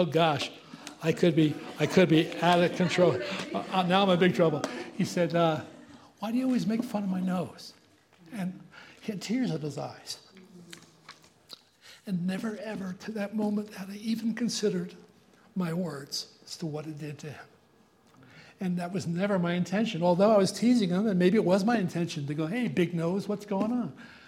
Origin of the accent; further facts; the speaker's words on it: Paterson, New Jersey, United States; I grew up in the East Coast. As a matter of fact, I checked the other day, and I grew up in a city, Paterson, New Jersey, which was 19 miles from Harlem